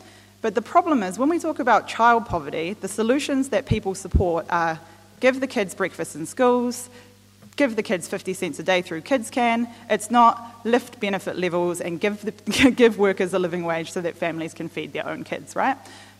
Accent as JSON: {"language": "English", "region": "Taranaki", "country": "New Zealand", "also_born_or_lived": "Waitakere City", "lives_now": "Wellington, New Zealand", "said": "I descend from Te Atiawa in Ngāpuhi. I come from Taranaki originally via Waitakere City and now live in Brooklyn and Wellington."}